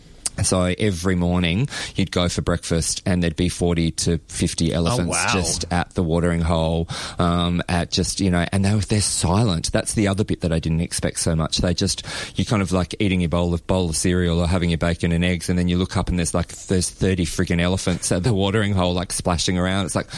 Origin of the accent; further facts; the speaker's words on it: Adelaide Hills, South Australia, Australia; I grew up in South Australia, grew up in the Adelaide Hills